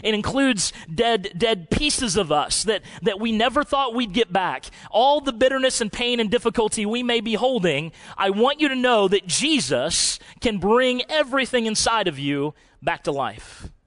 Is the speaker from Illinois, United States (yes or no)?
yes; Illinois, United States; I'm not from Iowa. I'm from Illinois. Don't hold that against me.